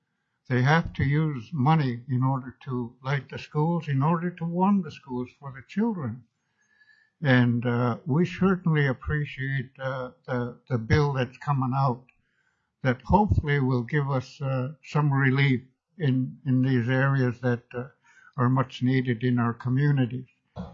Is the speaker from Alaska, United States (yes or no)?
yes; Akiak, Alaska, United States; And I'm from Akiak. We serve three communities, Tuxak, Akiak, and Akichuk. We're a small school